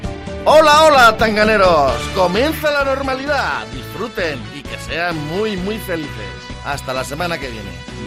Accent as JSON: {"language": "Spanish", "region": "Castilla-La Mancha", "country": "Spain", "said": "¡Cómo somos los manchegos!"}